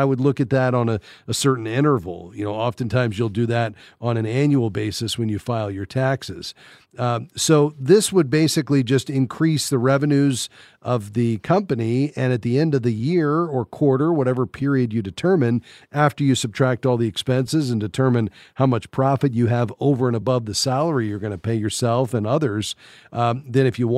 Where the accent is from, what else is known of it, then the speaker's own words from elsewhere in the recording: Fort Lauderdale, Florida, United States; Let's head to my hometown, Fort Lauderdale, Florida.